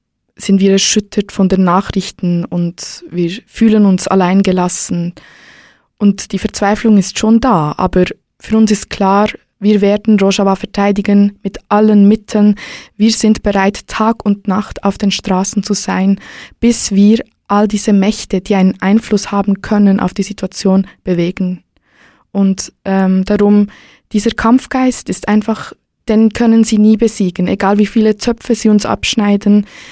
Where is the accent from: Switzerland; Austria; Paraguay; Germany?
Switzerland; Ich bin zum Beispiel hier in der Schweiz geboren und aufgewachsen